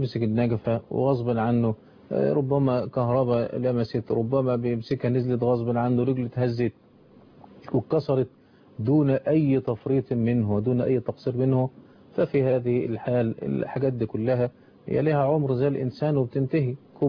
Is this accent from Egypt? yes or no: yes; Egypt; كما كان الأمر عندنا في مصر.